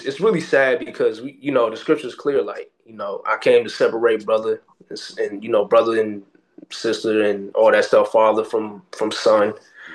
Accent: New York, United States; and I grew up in New York. So I already know that loud mouth talk and all the rah.

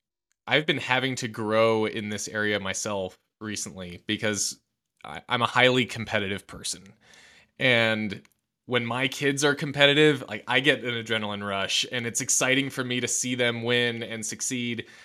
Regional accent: Michigan, United States; So yeah, I grew up in Michigan, and family background. I'm one of three kids. I'm the youngest.

